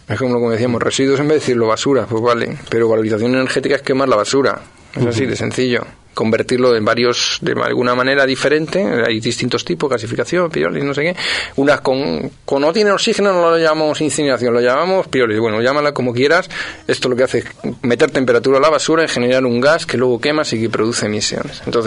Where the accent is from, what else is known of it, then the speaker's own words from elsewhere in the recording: Alcalá de Henares, Community of Madrid, Spain; Es decir, somos de Alcalá